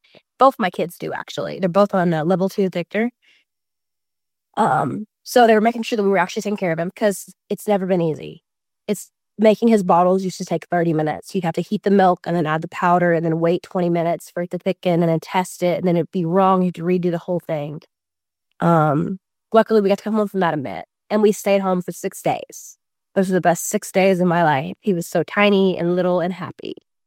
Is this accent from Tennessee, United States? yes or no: yes; Tennessee, United States